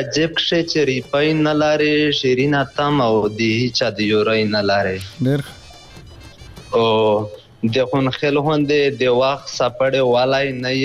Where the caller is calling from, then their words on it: Dubai, United Arab Emirates; یاد سره د دبی نه